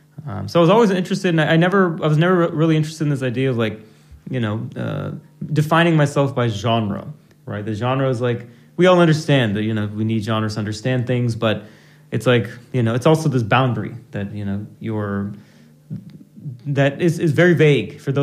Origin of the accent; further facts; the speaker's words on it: Kalamazoo, Michigan, United States; And as a second generation Indian American growing up in Kalamazoo, Michigan, you wouldn't expect Indian classical music to be your first musical language, but those were the circumstances I grew up in.